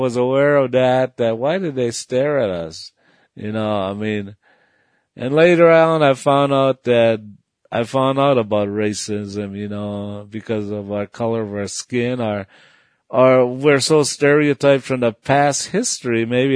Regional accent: North Dakota, United States; I was raised on Spirit Lake Nation in northeastern North Dakota.

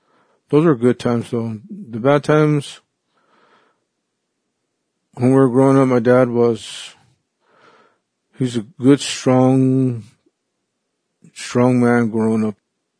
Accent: Isleta, New Mexico, United States; I lived in Isleta all my life. I was born and raised in Isleta. I grew up in Isleta. My family's from Isleta

